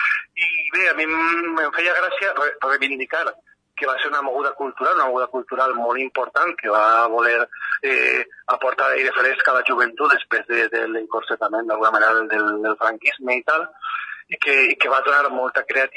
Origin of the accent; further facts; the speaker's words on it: Sueca, Valencian Community, Spain; jo sóc de Sueca, i el meu poble, fos de Port del Cap a fora, tal vegada és conegut, no sé de què, però per l'arròs